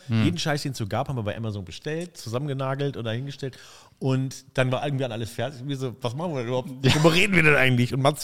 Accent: Munich, Bavaria, Germany; Ich komme ja aus München so ein bisschen, ne?

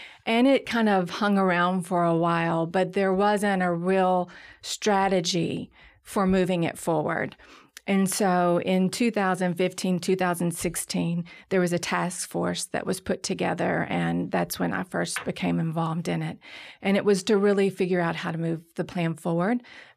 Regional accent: Mount Sterling, Kentucky, United States; I'm from a small town east of here, like Mount Sterling, Kentucky, and really came back to Lexington for the first time for law school.

